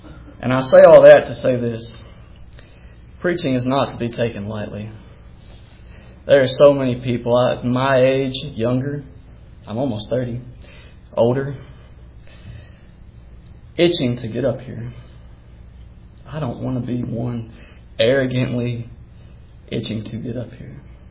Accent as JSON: {"language": "English", "town": "Danville", "region": "Kentucky", "country": "United States", "tie": "born or raised there", "said": "When most of you know, I grew up in Danville"}